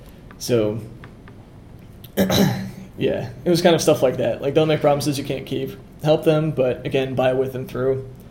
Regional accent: Northern Ireland, United Kingdom; Like, I'm from Northern Ireland.

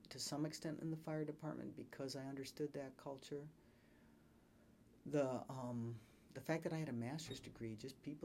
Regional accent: Wisconsin, United States; growing up in a small town in rural Wisconsin actually did come in handy

